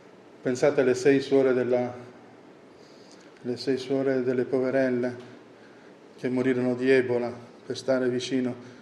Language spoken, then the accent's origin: Italian; Somalia; Sapete che io sono nato in Somalia, ho vissuto quando ero piccolino, poi quando avevo 8 e 10 anni e poi durante le vacanze fino a dai 10 ai 18 sono stato 3 volte.